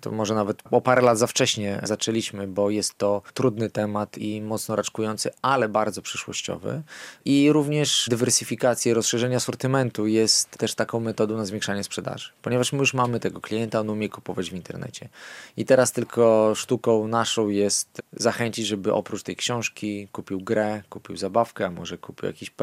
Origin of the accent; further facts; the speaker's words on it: Białystok, Podlaskie Voivodeship, Poland; Ja jestem rodowitym białostoczaninem. Moja żona jest również spod Białegostoku, tak więc całe życie spędziliśmy tutaj.